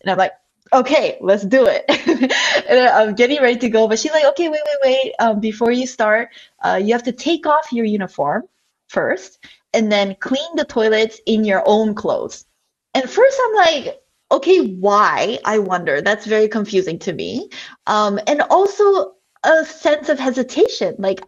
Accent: Yokohama, Kanagawa, Japan; I was born and raised in Yokohama, as you mentioned. But I've actually never been to Japanese school. My education has always been in English, in international school. So I kind of grew up in Japan, you know, knowing the language

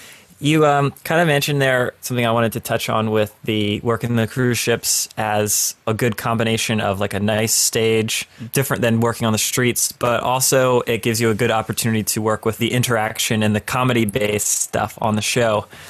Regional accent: United States; accent: American; So I just announced Niels' name in my dumb American accent way.

